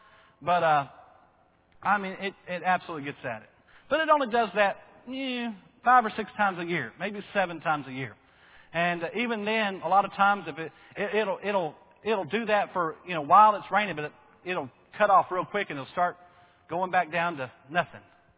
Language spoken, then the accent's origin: English; Bowie, Texas, United States; I remember as a kid, growing up in Bowie, people complaining in Bridgeport about the lake being run dry by the city of Fort Worth.